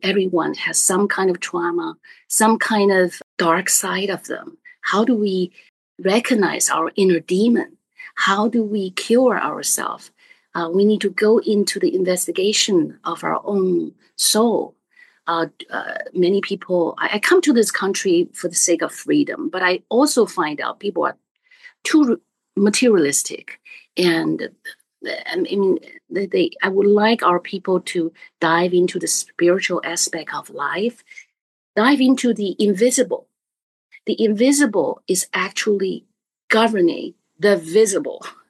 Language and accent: English; China; English is a second language; When I grew up in China, I had environment with private education because our family come from this high intellectual